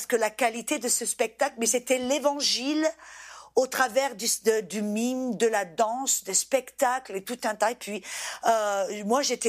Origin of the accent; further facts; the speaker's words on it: France; Et en tant que Française